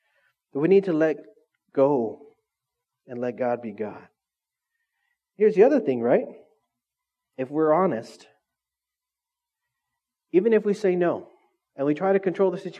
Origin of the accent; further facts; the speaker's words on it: Philippines; And I'm Filipino, so my wife's uncle one time was like, "Hey, we need to catch that pig."